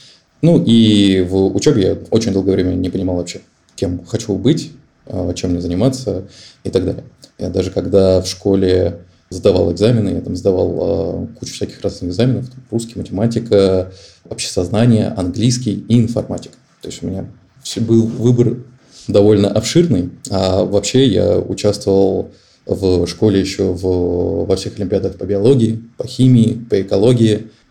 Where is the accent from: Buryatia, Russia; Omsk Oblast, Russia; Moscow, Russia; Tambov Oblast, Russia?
Buryatia, Russia; Gusinoozersk; born there; now in Novosibirsk, Russia; я родился в Бурятии, в маленьком городе Гусинодерске.